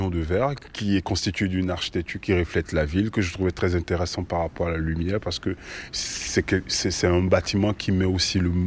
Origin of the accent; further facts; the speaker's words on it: Benin; je viens de l'Est Dahomey, qui est aujourd'hui le Bénin.